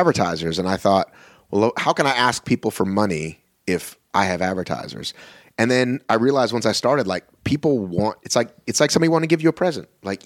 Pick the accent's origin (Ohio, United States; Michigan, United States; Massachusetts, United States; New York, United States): Massachusetts, United States; Boston; born there; So I was born in Boston.